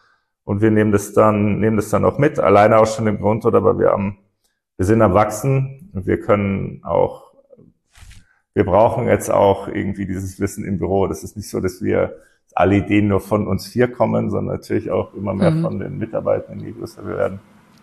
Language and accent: German; Munich, Bavaria, Germany; Felix und ich sind ja in München aufgewachsen oder ich bin ganz in München aufgewachsen.